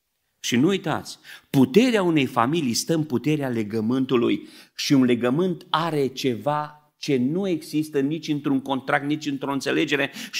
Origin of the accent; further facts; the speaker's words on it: Beclean, Bistrița-Năsăud, Romania; eu sunt din Beclean, un orășel mic.